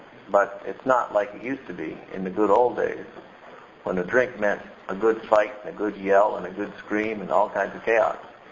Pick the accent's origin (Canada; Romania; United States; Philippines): Canada; New Brunswick; I'm just back from a trip to my parents' home in Fredericton, New Brunswick. I'm an Irish Catholic Maritimer by birth and vocation and whatever.